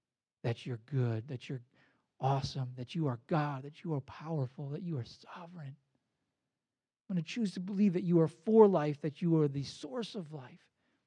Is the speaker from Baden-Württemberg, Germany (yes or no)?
yes; Baden-Württemberg, Germany; I grew up in Black Forest, Germany, if that doesn't make sense.